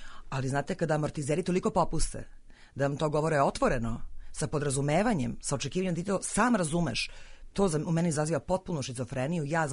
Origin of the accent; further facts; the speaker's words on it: Belgrade, City of Belgrade, Serbia; born there; ja sam rođena u Beogradu, u Srbiji, to je moja domovina